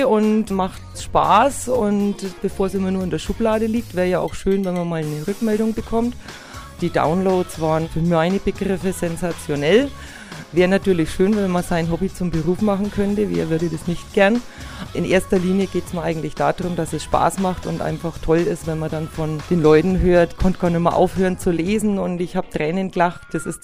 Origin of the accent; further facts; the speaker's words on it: Glotzdorf, Germany; Ich komme aus Glotzdorf, bin Ende 30, habe zwei Kinder.